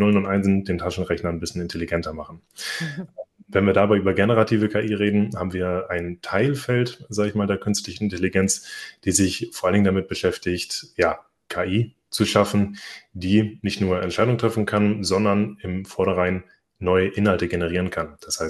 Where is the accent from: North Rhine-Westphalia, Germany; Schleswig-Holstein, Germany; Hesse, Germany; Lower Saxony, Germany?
Schleswig-Holstein, Germany; Itzehoe